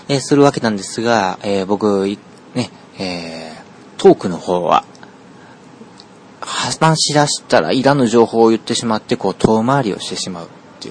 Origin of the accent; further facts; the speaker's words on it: Nara, Japan; 僕地元奈良でしてね、この奈良っていうのは、昔こう都がね奈良時代っていうのもあったぐらいですから、昔からの町でありまして、